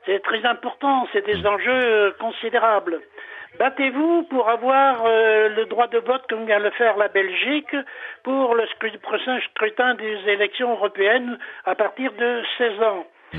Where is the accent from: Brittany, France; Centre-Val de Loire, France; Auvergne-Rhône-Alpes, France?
Auvergne-Rhône-Alpes, France; je suis originaire de la Savoie, du Beaufortin